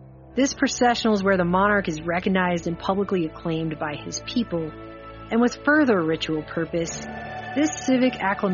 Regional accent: United States; As an American, I have to ask, how can a political system be considered legitimate authority when the monarch ruling over it is thought to be a divine appointed by God?

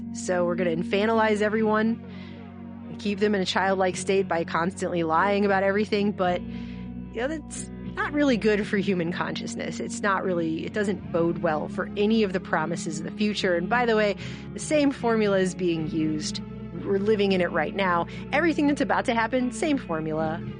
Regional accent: United States; I think it's so bizarre that as an American, I can throw a rock in almost any direction.

